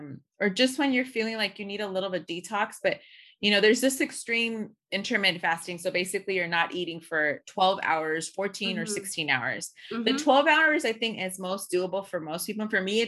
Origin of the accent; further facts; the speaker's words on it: Lenox, United States; how we grew up in Lenox. And, you know, for those that don't know where that, it's a small little, less than a square mile in Englewood.